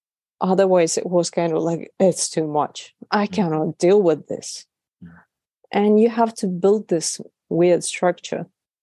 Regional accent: Istanbul, Turkey; English is a second language; I'm not originally from Ukraine. I grew up in Turkey, in Istanbul.

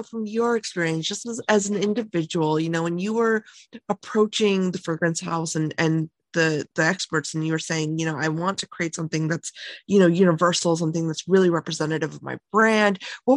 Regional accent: Lansing, Michigan, United States; growing up, I grew up in Lansing, you know, around the area.

